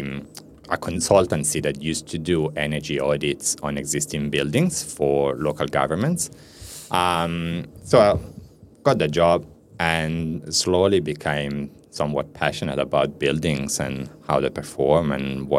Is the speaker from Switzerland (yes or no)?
yes; Ticino, Switzerland; first language Italian; English is a second language; My family's from Italy, but I was born and raised in Switzerland. In the Italian part of Switzerland.